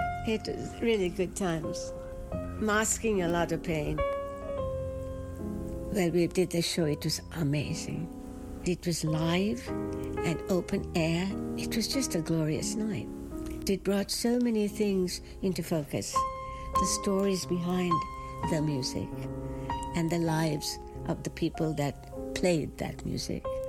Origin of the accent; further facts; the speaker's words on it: Sri Lanka; I'm originally from Sri Lanka.